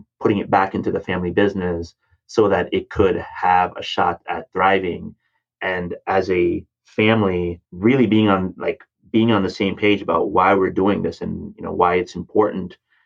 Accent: Jamaica; I grew up in Jamaica, kind of saw what it looks like to have a family run business

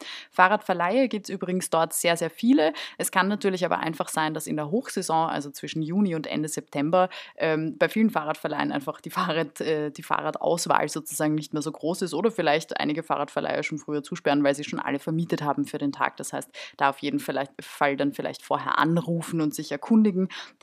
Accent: Vienna, Austria; gerade wir als Wiener kennen ja am Neusiedlersee eigentlich hauptsächlich so die Klassiker

